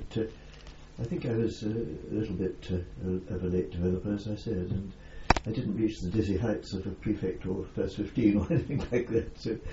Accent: Newcastle upon Tyne, North East England, United Kingdom; born there; I was born in Newcastle on Tyne, 1918.

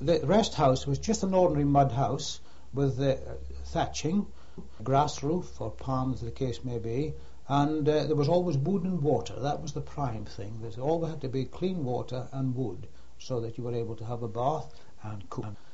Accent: Scotland, United Kingdom; because in the north of Scotland we were Church of England or Presbyterians, and that was that in my hometown.

